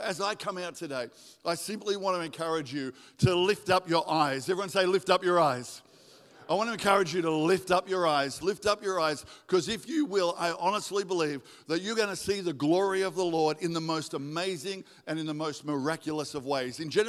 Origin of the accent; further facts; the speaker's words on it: Australia; if I was God, which obviously I'm not, I'm Australian, I'm not God